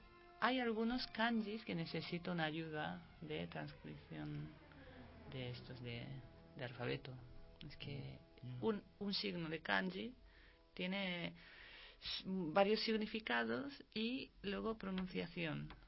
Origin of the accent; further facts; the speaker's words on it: Japan; Spanish is a second language; Yo soy japonesa, pero que sí.